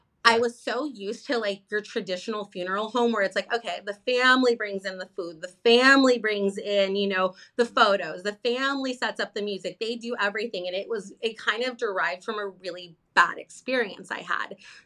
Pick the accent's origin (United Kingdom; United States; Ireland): United States; Los Angeles, California; unfortunately I'm from Los Angeles, so we are in a very saturated market.